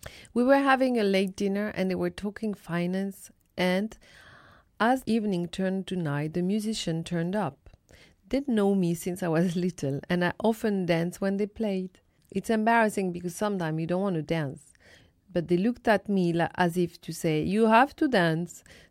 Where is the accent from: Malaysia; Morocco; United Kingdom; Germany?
Morocco; Casablanca, Casablanca-Settat; Yet, as I was growing up in Casablanca, I was obsessed by the idea of Paris. Paris meant social progress to me. In Morocco, everything we'd aspire to was French.